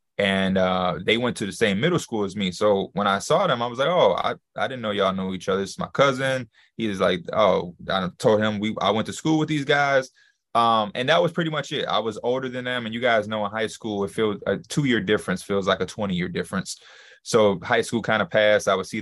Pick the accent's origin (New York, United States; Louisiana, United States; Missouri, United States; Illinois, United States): Illinois, United States; Chicago; I'm from Chicago, born and raised